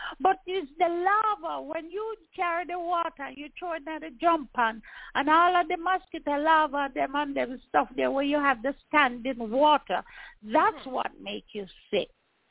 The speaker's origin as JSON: {"language": "English", "country": "Jamaica", "said": "And that is because I'm a Jamaican."}